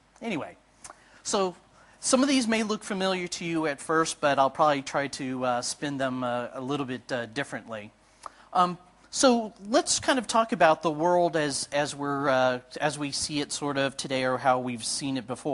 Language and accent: English; United States; As you might recognize from my accent, I'm from the United States.